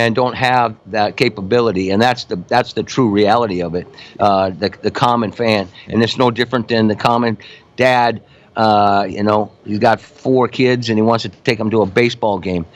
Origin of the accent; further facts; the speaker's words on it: Midwest, United States; I'm from the Midwest.